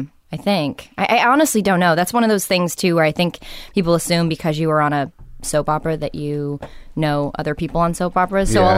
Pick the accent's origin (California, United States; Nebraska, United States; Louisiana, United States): California, United States; Venice; Born and raised in Venice.